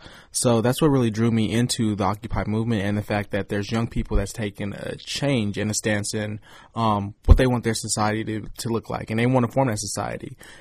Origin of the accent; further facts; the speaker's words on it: Oakland, California, United States; when I come from Oakland, and even look at the history of it, it's the history of the Black Panther Party.